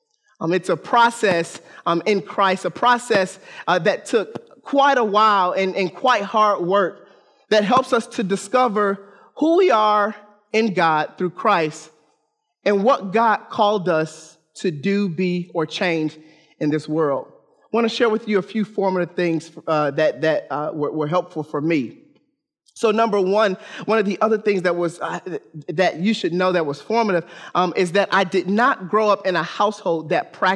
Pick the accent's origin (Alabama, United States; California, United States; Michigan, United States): Michigan, United States; Detroit; I grew up in Detroit, Michigan, so they played the Michigan lottery.